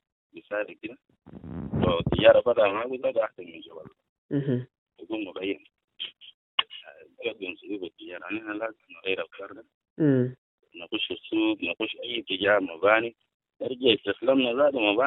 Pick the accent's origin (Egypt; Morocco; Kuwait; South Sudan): South Sudan; أنا إنسان جنوبي